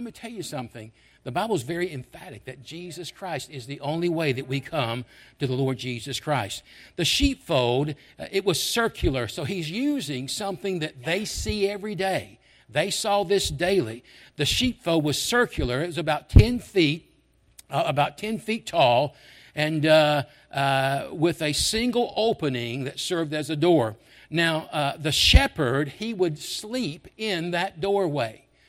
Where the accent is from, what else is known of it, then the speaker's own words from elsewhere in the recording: Memphis, Tennessee, United States; And I grew up in Memphis. I'm from Memphis.